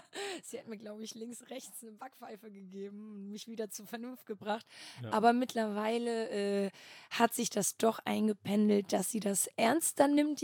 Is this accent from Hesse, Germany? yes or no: no; Flensburg, Schleswig-Holstein, Germany; Genau, auch in Flensburg, also auch in der Heimatstadt quasi.